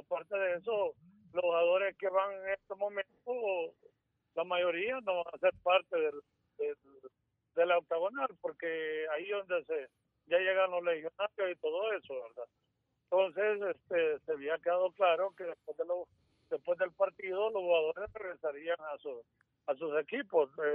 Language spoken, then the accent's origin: Spanish; El Salvador; todos somos salvadoreños